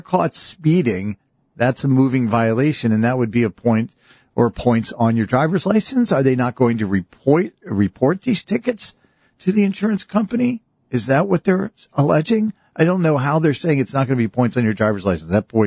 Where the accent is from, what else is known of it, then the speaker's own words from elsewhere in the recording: Florida, United States; I remember this from growing up in Florida.